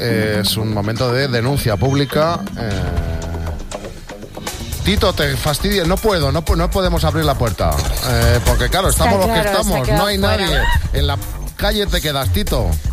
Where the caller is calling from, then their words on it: Seville, Andalusia, Spain; Buenos días, soy un vecino de Sevilla que me gustaría decir por aquí